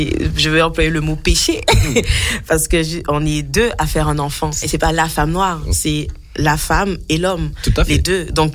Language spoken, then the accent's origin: French; Guadeloupe, France; moved away; J'ai grandi en Guadeloupe. Ensuite, après, je suis venue ici en 2009.